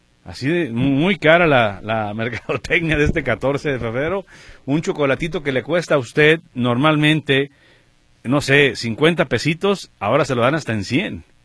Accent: Guadalajara, Jalisco, Mexico; born there; hay que sentirse orgullosos los que nacimos en Guadalajara

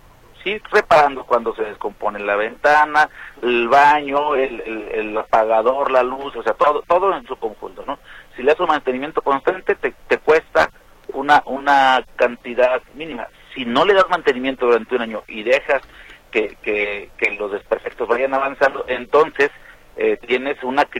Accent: Guadalajara, Jalisco, Mexico; Bueno, primero, somos ciudadanos de Guadalajara y vivimos todas las situaciones.

